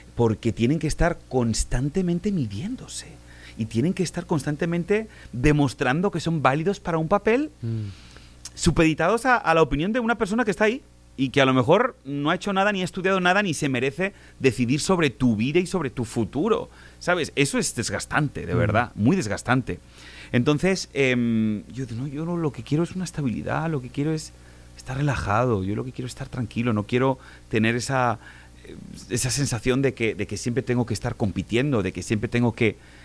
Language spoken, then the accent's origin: Spanish; Spain; now in United States; somos muchos menos españoles que vivimos en Estados Unidos